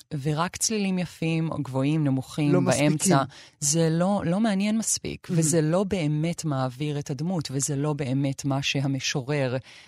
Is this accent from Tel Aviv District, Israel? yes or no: no; Hod HaSharon, Central District, Israel; גדלתי בהוד השרון